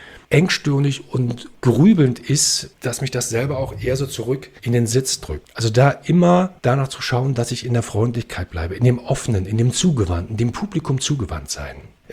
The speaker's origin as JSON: {"language": "German", "region": "Berlin", "country": "Germany", "tie": "born or raised there", "lives_now": "Brandenburg, Germany", "said": "Ich bin in Brandenburg geboren, Berlin aufgewachsen, jetzt lebe ich wieder in Brandenburg."}